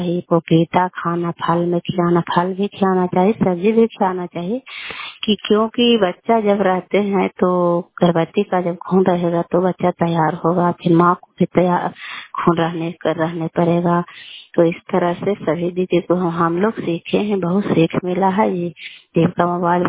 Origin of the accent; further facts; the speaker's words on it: Bihar, India; और घर कल्याणपुर वाली बेलछी पंचायत का खाम चांदी जिला लंदा का निवासी हूँ।